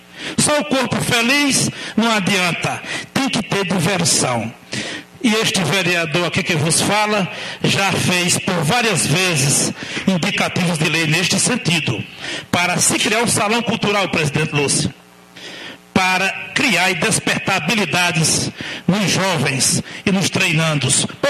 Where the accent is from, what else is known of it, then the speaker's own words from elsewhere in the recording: Teresina, Piauí, Brazil; sou filho de pobre, fui criado em Teresina